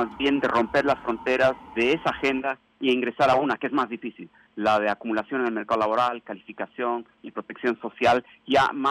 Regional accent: Bolivia; Yo vengo de Bolivia, un país que es muy pobre

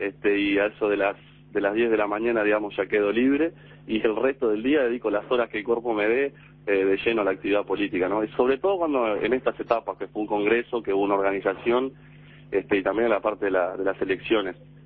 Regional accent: Cerro Largo, Uruguay; now in Montevideo, Uruguay; tengo 25 años, provengo de Cerro Largo.

